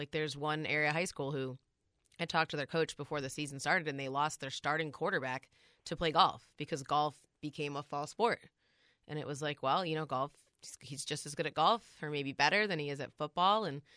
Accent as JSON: {"language": "English", "region": "Connecticut", "country": "United States", "tie": "born or raised there", "also_born_or_lived": "Louisiana", "lives_now": "Vermont, United States", "said": "I grew up in Connecticut and I lived in Louisiana, and in both of those states, I feel like there was the traditional sports were much more, you know, prevalent and a big deal. But then you come to Vermont"}